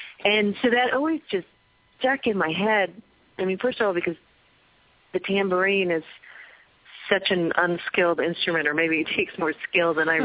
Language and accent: English; California, United States; also born or lived in Boston, United States; I was born in Boston and then taken out to California when we were young.